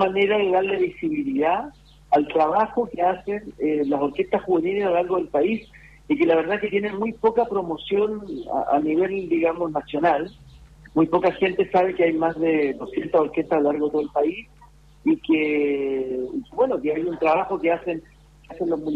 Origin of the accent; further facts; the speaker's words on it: Chile; por la cual somos conocidos los chilenos en el extranjero